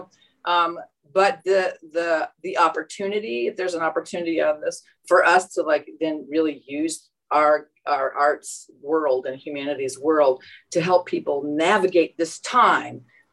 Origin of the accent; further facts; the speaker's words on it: Franklin, Indiana, United States; I'm originally from Franklin, Indiana, and I'm a Butler grad.